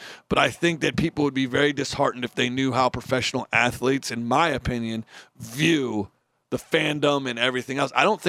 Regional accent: Chicago, Illinois, United States; I grew up in the Chicagoland area, and you follow the Cubs

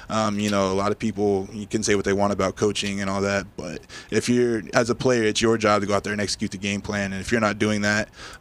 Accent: Albuquerque, New Mexico, United States; born there; also born or lived in Cozad; I was born in Albuquerque, New Mexico, which, you know, a lot of people, like you say, think I was born in Cozad, been there my entire life

